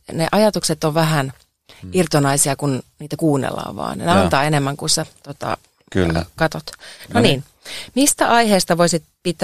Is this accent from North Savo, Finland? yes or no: yes; Kuopio, North Savo, Finland; kato kun mä oon Kuopiosta kotoisin, niin savolaisethan on tämmöisiä